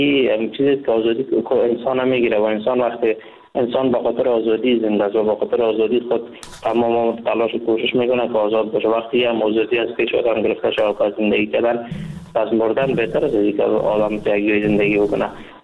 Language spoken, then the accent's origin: Persian; Afghanistan; now in India; وقتی که من از افغانستان بی طرف آمدم، با مجردی که داخل کشور هند شدم